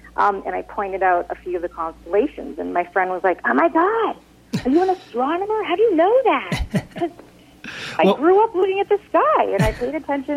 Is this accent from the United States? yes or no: no; Nelson, British Columbia, Canada; it didn't really affect my life growing up in Nelson